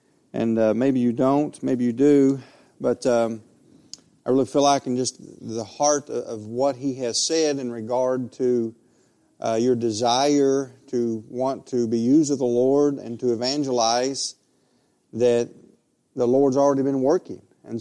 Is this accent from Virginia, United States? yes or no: no; Ashland, Kentucky, United States; now in Ohio, United States; Of course, I'm originally from Ashland, Kentucky, and we're thankful to get to be here.